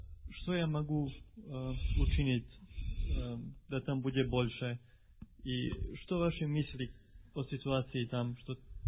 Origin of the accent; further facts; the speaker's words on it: Serbia; Russian is a second language; Я приехал из Сербии.